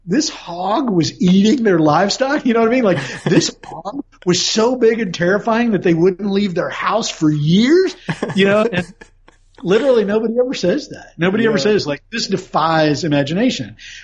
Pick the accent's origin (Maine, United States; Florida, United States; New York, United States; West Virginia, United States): West Virginia, United States; knowing nothing about me but from the fact that I'm from West Virginia, how much of it will you buy?